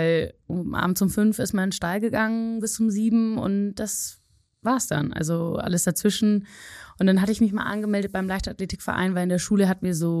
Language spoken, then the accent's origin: German; Motzenhofen, Bavaria, Germany; Und aufgewachsen bin ich in Motzenhofen. Das ist bei Eichach, Augsburg, die Richtung da hinten raus. Und bin da mit meiner Family und auf dem Bauernhof aufgewachsen. Sehr ländlich. Sehr ländlich.